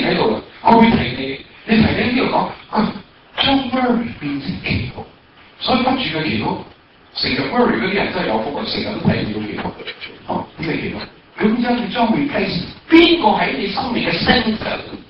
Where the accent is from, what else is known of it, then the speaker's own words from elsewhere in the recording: China; 對我是中國人是很難明白的。